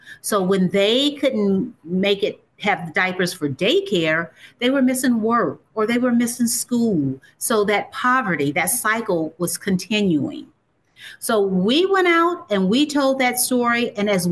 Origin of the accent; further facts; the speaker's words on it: Lima, Ohio, United States; Okay, so I grew up in a little small town called Lima, Ohio